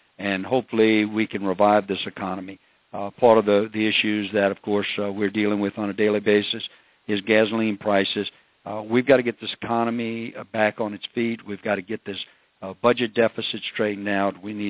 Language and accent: English; Napoleonville, Louisiana, United States; I grew up in Napoleonville